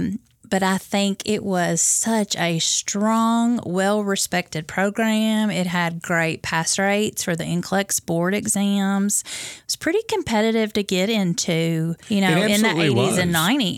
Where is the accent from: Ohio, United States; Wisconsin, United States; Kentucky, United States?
Kentucky, United States; Columbia; I'm originally from Columbia, Kentucky, a daughter of a Methodist minister.